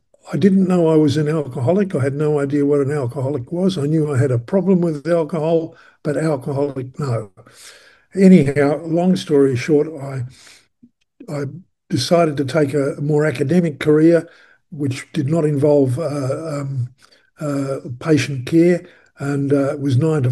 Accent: Melbourne, Victoria, Australia; I come from Melbourne in Victoria, Australia.

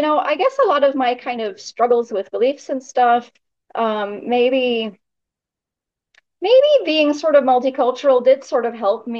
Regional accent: South Africa; born there; moved away; I was originally born in South Africa. I am a South African. And yeah, in South Africa, things are very different than here, obviously. My family was sort of multicultural.

